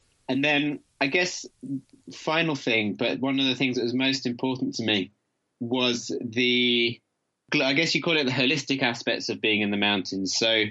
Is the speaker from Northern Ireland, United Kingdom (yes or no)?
no; London, United Kingdom; I grew up in London, in the center of town